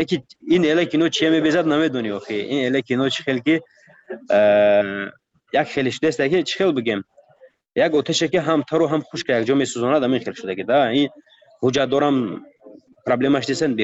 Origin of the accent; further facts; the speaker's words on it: Tajikistan; من گفتم من تاجیکم از تاجیکستانم